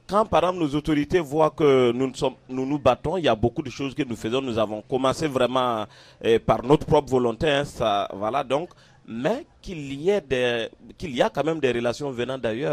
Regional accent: Burkina Faso; venir jouer chez nous au Burkina Faso

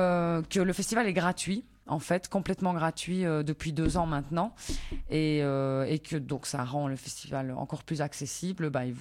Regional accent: Barcelona, Catalonia, Spain; Et je viens d'où? Bah, je viens de Barcelone.

